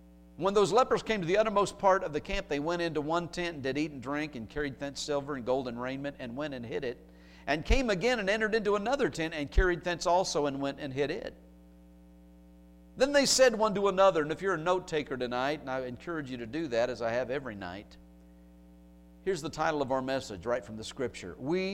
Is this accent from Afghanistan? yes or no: no; Indiana, United States; I'll just throw that out there while we're here, since I'm from Indiana.